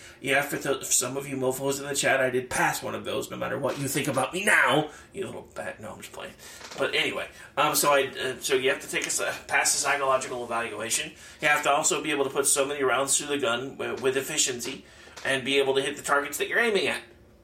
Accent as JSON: {"language": "English", "town": "Midwest City", "region": "Oklahoma", "country": "United States", "tie": "born or raised there", "said": "moved to the country about almost 5 years ago, but I still consider Oklahoma City, Midwest City, my hometown."}